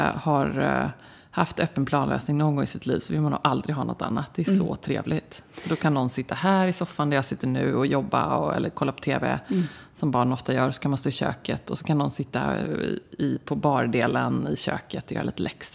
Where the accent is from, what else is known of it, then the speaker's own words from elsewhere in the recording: Gothenburg, Västra Götaland County, Sweden; Jag är uppväxt i hus i Göteborg så jag tror också att det är det.